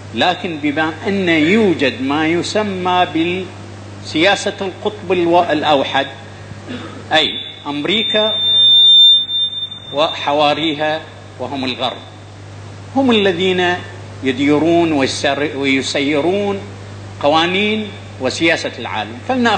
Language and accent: Arabic; Bahrain; إذا إحنا كبحرينيين أو كمعارضة اعتمادنا على العدالة الدولية